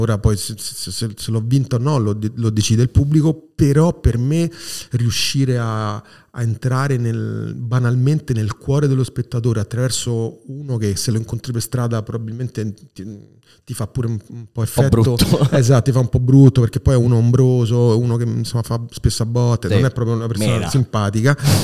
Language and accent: Italian; Rome, Lazio, Italy; Questa, io lo dico da romano, certo, è una città che mi piace molto.